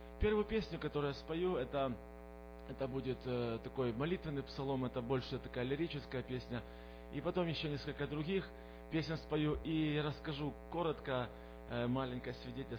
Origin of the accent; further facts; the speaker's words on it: Irpin, Kyiv Oblast, Ukraine; now in United States; И мы приехали из Украины, из Киевской области, город Ирпень, если кто-то знает, если в деталях, то это маленький город под Киевом. В Америке мы с 2004 года.